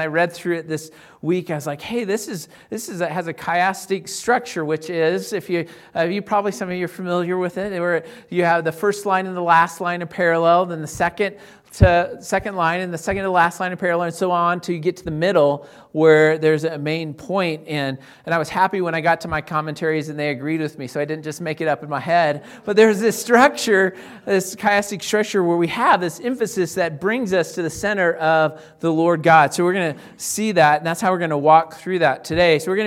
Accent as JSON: {"language": "English", "region": "Illinois", "country": "United States", "tie": "born or raised there", "lives_now": "Loveland, United States", "said": "I don't have a lot in Loveland, but growing up in Will County, so I'm like, we'd often have these."}